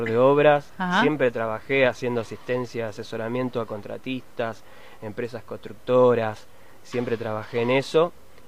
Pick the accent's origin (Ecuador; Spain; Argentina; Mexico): Argentina; La Matanza, Buenos Aires Province; Yo vengo de La Matanza, ya se vivió de otra manera.